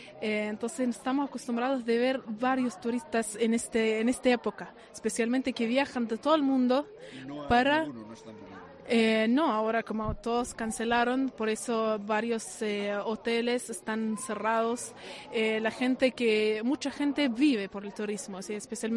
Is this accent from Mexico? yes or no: no; Bethlehem, West Bank, Palestine; especialmente en Belén porque aquí pasó todo, ¿no?